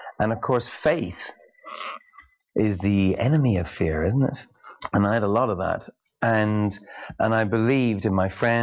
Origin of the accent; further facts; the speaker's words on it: Dublin, Leinster, Ireland; All my mates that I grew up with in Ballymun and Finglas